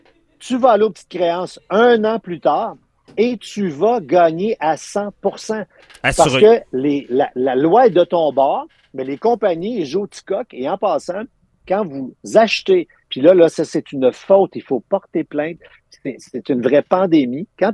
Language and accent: French; Quebec, Canada; Je m'excuse, je suis Québécois, je suis Québécoise.